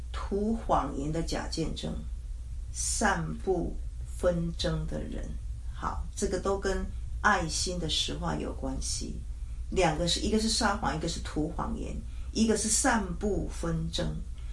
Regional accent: China; 我们中国人有一句话说，你一个指头哈指别人呢，然后呢怎么样，三个指头指你自己。

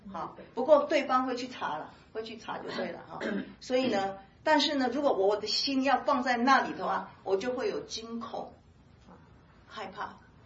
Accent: Taiwan; 我们是台湾人啊，讲厦门话

